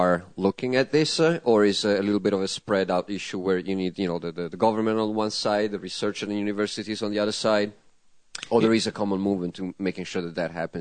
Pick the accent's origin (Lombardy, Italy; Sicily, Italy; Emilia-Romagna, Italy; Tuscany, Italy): Tuscany, Italy; English is a second language; now in United States; When I grew up in Tuscany, kale is about 3 feet tall, okay? When I moved to California